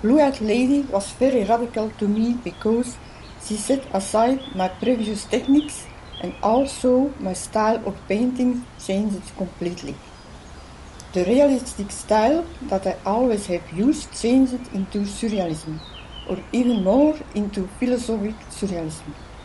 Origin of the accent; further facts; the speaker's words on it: Belgium; from Belgium. I'm an artist